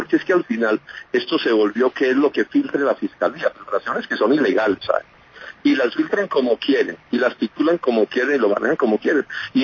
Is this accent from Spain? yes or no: no; Colombia